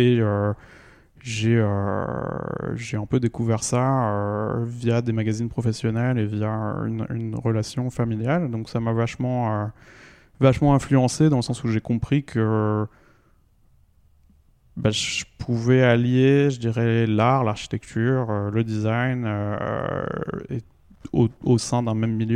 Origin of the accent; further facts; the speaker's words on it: northern France, France; je viens du nord de la France